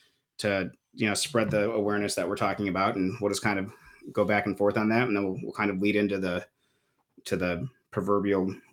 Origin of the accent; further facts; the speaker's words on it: Grand Rapids, Michigan, United States; I grew up in Grand Rapids and my family was a pretty political family.